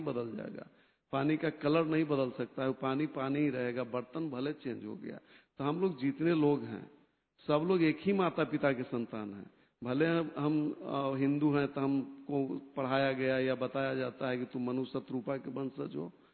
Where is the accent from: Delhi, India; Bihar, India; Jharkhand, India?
Bihar, India; और हमारे यहाँ बिहार में तो 80 साल में